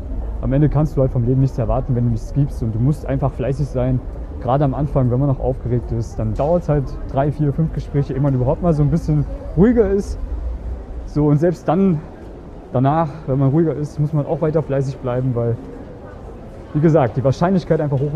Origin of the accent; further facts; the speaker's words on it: Germany; Ich, wie gesagt, da wo ich herkomme, ist es normal, Deutschland.